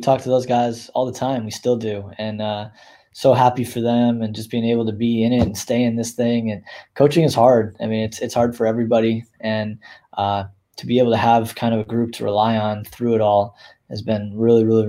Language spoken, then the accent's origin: English; Buffalo, New York, United States; I always say I'm from Buffalo, New York, and I never, ever would have thought I would be living in Tucson, Arizona for college